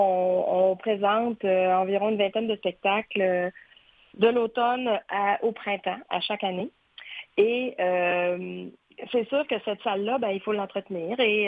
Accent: Quebec City, Quebec, Canada; also born or lived in Montreal; Je suis native de Québec. En fait, j'ai vécu 35 ans à Montréal.

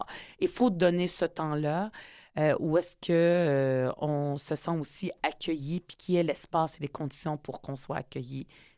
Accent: Quebec, Canada; first language Arabic; French is a second language; je me considère comme entièrement 100% québécoise. Ça ne veut pas dire que ma culture d'origine palestinienne du Moyen-Orient, ma langue maternelle, l'arabe, c'est pas parti, ça reste, ça fait partie de moi, mais je suis aussi 100% québécoise

